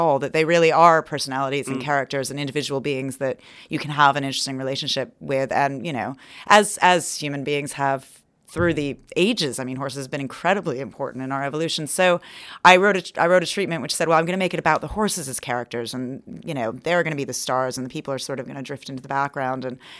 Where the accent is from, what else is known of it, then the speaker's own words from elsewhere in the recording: United States; you know, I'm an American, it's a southeastern Irish accent